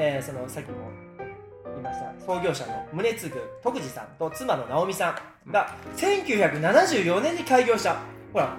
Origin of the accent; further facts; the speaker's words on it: Aichi, Japan; 私たち、愛知県民としてはすごく嬉しい